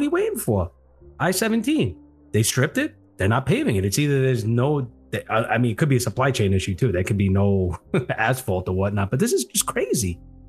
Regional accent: New York, United States; now in Arizona, United States; I came from New York, and I always said, why isn't this place like New York, right?

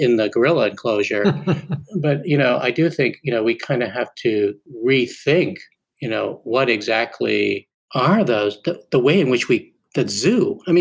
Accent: Montreal, Quebec, Canada; I grew up in Montreal and my parents put us in a Volkswagen camper. We drove across the country and we ended up in Vancouver.

